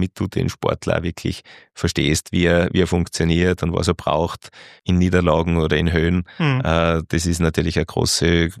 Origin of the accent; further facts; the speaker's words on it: Austria; bei uns in Österreich